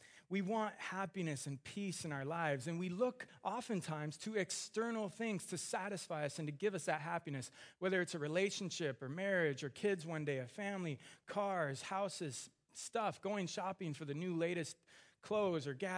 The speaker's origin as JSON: {"language": "English", "town": "San Bernardino", "region": "California", "country": "United States", "tie": "born or raised there", "said": "this is what I always wanted growing up in the IE, growing up in San Bernardino. I wanted a good job. I wanted to have a convertible. I wanted to live in Orange County."}